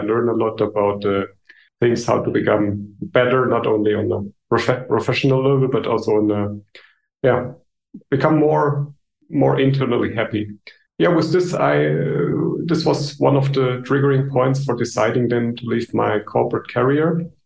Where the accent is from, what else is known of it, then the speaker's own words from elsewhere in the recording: Germany; English is a second language; Yeah, I'm born in Germany. I grew up in Germany. I was living there most of my life.